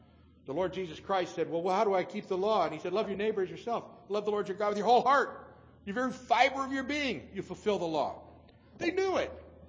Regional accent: Louisville, Kentucky, United States; born there; It's funny because I was born in Louisville, but his family's from Kentucky

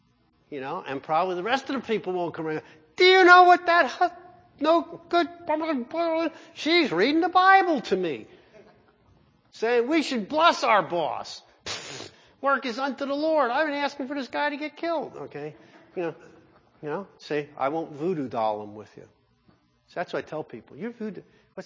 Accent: Philadelphia, Pennsylvania, United States; born there; I was born in Philly. I'd probably fit real well in Pittsburgh, you know.

